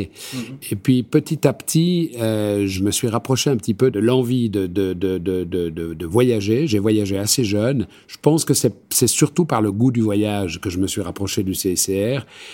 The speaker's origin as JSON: {"language": "French", "region": "Geneva", "country": "Switzerland", "tie": "born there", "said": "Moi, je suis né à Genève"}